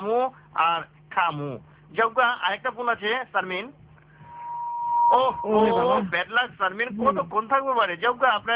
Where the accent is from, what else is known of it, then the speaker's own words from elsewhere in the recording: Dhaka, Dhaka Division, Bangladesh; accent: Dhakaiya; first language Dhakaiya; আমি ঢাকায় ভাষায় কথা বলবার পারি কই শুনে পারে ঢাকায় ভাষায় কথা কইতে আমার ঢাকায় ভাষা আমার মাতৃভাষা